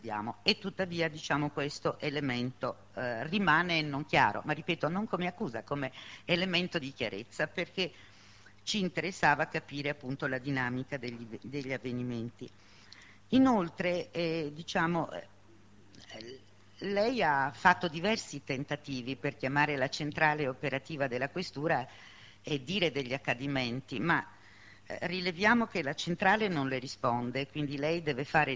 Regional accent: Genoa, Liguria, Italy; Peraltro per me, essendo genovese ed essendo stata lì in quei giorni

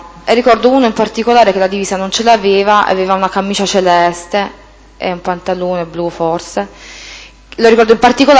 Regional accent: Taranto, Apulia, Italy; mi faceva queste domande in dialetto, il dialetto della mia città

